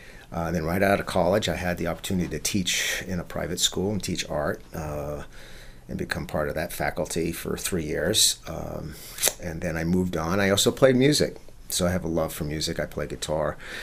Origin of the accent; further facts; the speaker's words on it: Maine, United States; I'm originally from Maine. I had a graphic design business.